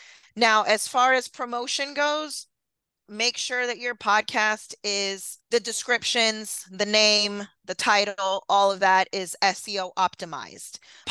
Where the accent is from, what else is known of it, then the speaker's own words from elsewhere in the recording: Florida, United States; I am from Florida.